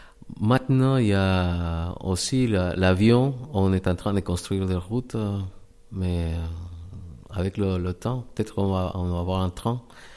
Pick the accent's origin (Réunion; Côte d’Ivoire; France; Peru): Peru; Iquitos, Loreto; On vient de l'Amazonie, mon frère et moi, de Iquitos, pour être précis. Et puis, on a grandi dans la grande forêt amazonienne.